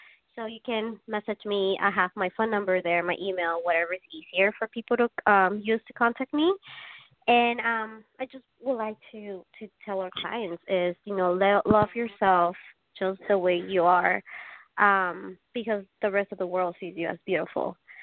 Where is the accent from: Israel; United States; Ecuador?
Ecuador; Well, I'm from Ecuador, so one of our like traditional food, it's called tripa miski